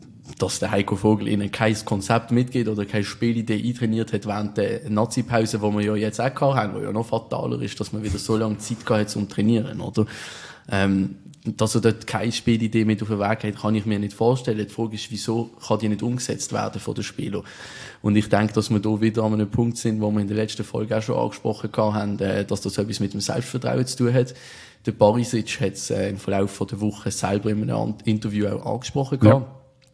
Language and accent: German; Basel, Basel-Stadt, Switzerland; bezogen auf den FCB kann es einem als Basler, glaube ich, nicht gut gehen im Moment.